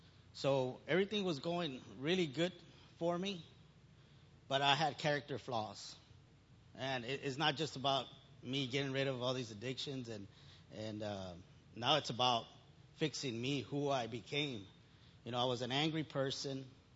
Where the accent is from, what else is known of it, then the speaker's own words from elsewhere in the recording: Houston, Texas, United States; I grew up in Houston, so my addictions led me to bad decisions.